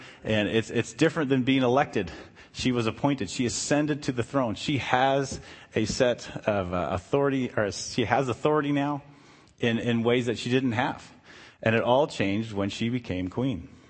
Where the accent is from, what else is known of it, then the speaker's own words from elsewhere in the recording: Canada; now in United States; As many of you guys know, I was born and raised in Canada, and when I moved down here